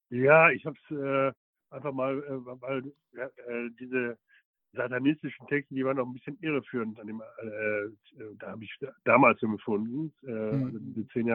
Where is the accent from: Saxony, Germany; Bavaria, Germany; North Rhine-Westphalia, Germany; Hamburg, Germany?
North Rhine-Westphalia, Germany; Herne; die waren ja auch in Herne, in meiner Heimatstadt.